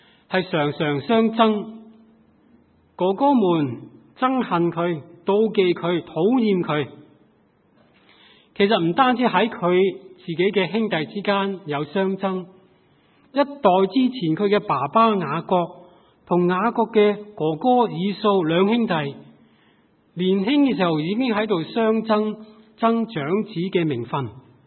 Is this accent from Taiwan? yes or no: no; Hong Kong; 当我年轻在香港长大的时候